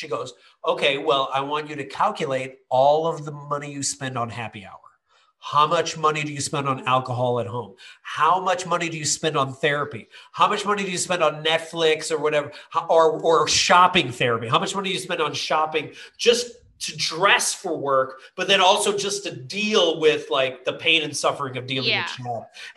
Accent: Chicago, Illinois, United States; Now, I live in Chicago right now. I'm from Chicago. I also live in California.

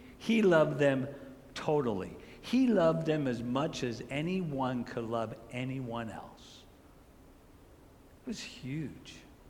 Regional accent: Florida, United States; also born or lived in New York; when I was growing up, when we moved from New York to Florida

